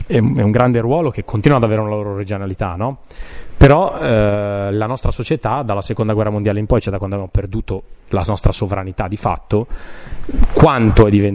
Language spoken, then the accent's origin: Italian; Genoa, Liguria, Italy; io non sono milanese, Genova, quindi prendiamo perché sono di Genova, la mia appartenenza di genovese, la mia appartenenza genovese